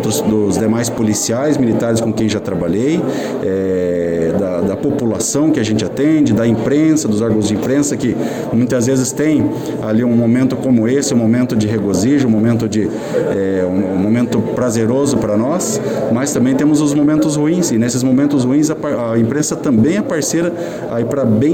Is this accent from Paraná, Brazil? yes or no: yes; Cascavel, Paraná, Brazil; born there; sou nascido em Cascavel